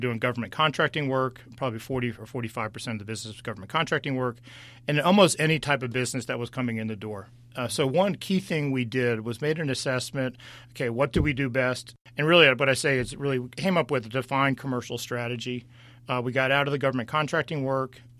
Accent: Rockville, Maryland, United States; I'm from Maryland. My roots are here. I actually grew up in the Rockville area.

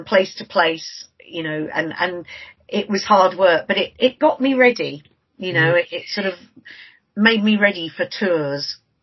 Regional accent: High Wycombe, South East England, United Kingdom; And our final show was in my hometown where I live, of High Wycombe, on the 15th of March last year.

